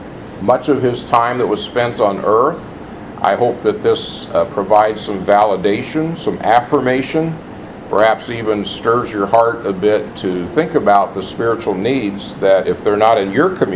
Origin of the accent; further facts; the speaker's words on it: Phoenix, Arizona, United States; also born or lived in Dallas; Don't forget, I grew up in Phoenix. I lived in Dallas.